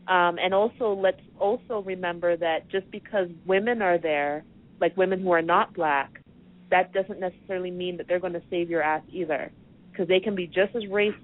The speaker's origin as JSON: {"language": "English", "country": "Canada", "tie": "born or raised there", "said": "I think growing up in Canada, I agree to a point."}